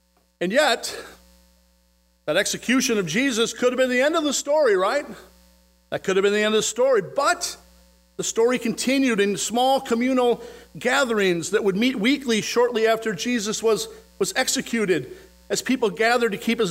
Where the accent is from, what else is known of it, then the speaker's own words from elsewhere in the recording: Minneapolis, Minnesota, United States; I'm from Minneapolis.